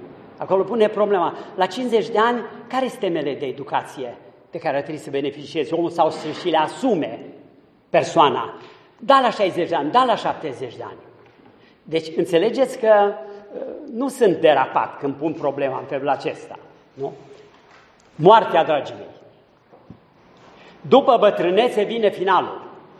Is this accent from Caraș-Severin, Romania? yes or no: no; Câmpina, Prahova, Romania; sunt de la Câmpina, mi-e la îndemână să vorbesc despre platou Bucegilor